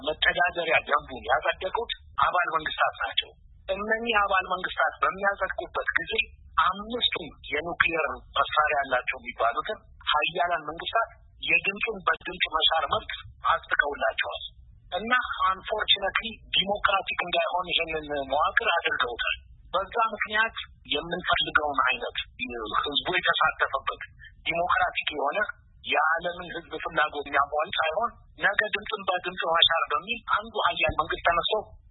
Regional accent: Addis Ababa, Ethiopia; ያደኩት እንጂ አዲስ አበባ ነው ትምህርት ቤት የጀመርኩት።

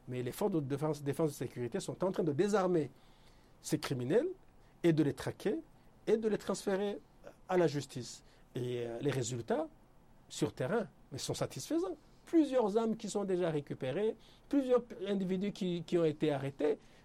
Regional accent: Burundi; Je viens du Burundi, je vis au Burundi.

